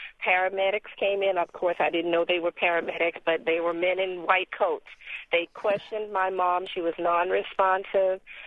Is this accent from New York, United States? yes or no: yes; New York City, New York, United States; I called the operator, and I'm from New York City, and Bellevue Hospital was the name of the insane asylum.